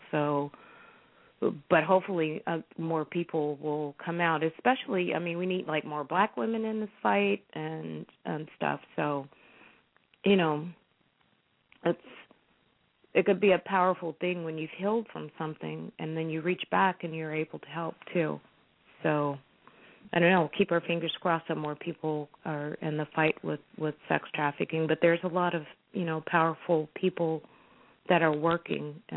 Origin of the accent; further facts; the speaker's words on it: Oakland, California, United States; I was born and raised in Oakland.